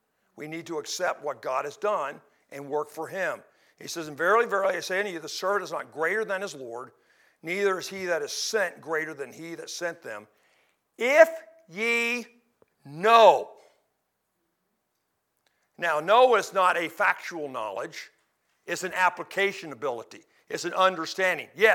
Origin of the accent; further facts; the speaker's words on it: Midwest, United States; I'm from the Midwest. I'll put an R in washed.